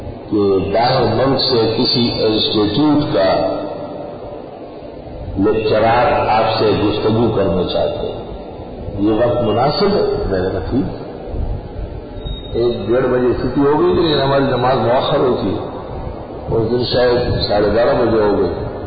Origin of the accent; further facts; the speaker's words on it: Palestine; first language Arabic; Urdu is a second language; چونکہ میں فلسطینی ہوں، یہودی، اس لیے عربی میری مادری زبان ہے.